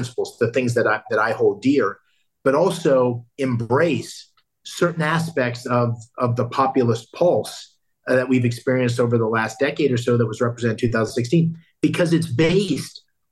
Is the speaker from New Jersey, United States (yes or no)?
no; Pennsylvania, United States; moved away; I left, I guess, 40 years ago from my hometown. I've been back to Pennsylvania many times since.